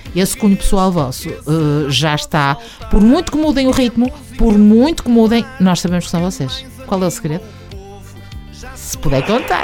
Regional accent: Portugal; é a nossa cara, enquanto portugueses, também faz parte da nossa herança e não há nenhum português que não saiba

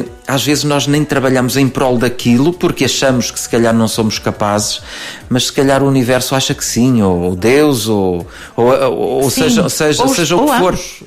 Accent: Felgueiras, Porto, Portugal; Então fui trabalhar na minha terra, que é Felgueiras, não é assim tão longe quanto isso

